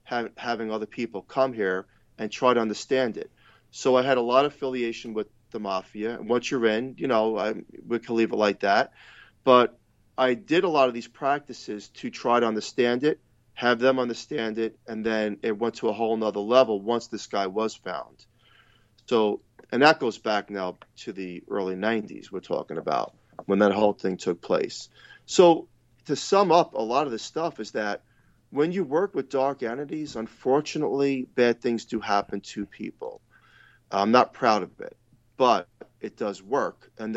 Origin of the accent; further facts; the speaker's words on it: New York, United States; Yeah, sure. I grew up in New York.